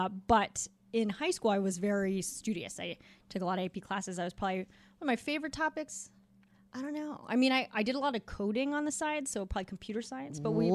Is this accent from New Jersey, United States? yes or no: no; La Cañada, California, United States; Yes. I grew up in La Cañada, California, which is kind of northeast LA suburbs.